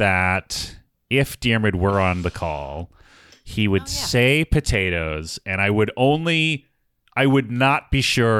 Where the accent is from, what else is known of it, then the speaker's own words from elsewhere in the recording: Minnesota, United States; I grew up Protestant in Minnesota, so I don't think so.